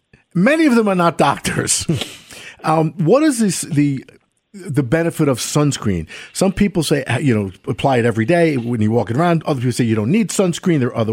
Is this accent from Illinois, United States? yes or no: no; Brooklyn, New York, United States; I grew up in New York City, but Brooklyn particularly, which is in the Atlantic Ocean, I went to the beach constantly as a kid.